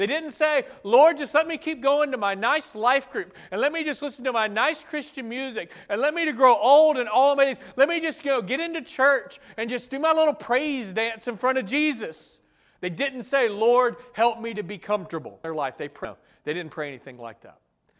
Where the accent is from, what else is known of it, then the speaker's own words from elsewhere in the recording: Georgia, United States; So I grew up in Northwest Georgia. I was a kid with blue hair.